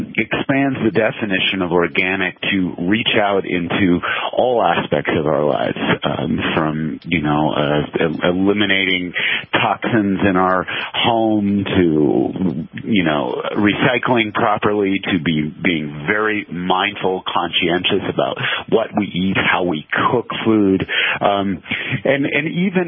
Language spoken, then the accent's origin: English; Palo Alto, California, United States; I'm a Californian by birth. I grew up in the 1960s in Northern California.